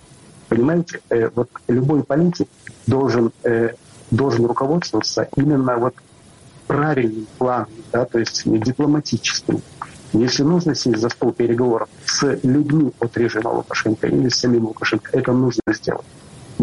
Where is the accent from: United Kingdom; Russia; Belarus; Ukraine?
Belarus; also born or lived in Lithuania; Я, как простой белорус, который прожил 18 лет в Литовской республике